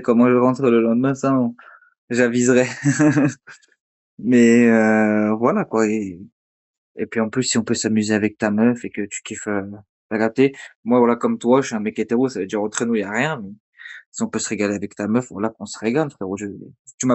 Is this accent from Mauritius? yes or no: no; Paris, Île-de-France, France; Franchement, en tant que Parisien